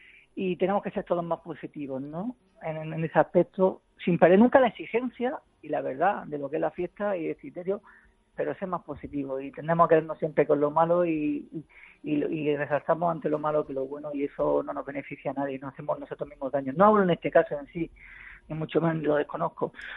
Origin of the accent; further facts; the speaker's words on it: Region of Murcia, Spain; ya tengo la mente puesta en Murcia, en mi tierra.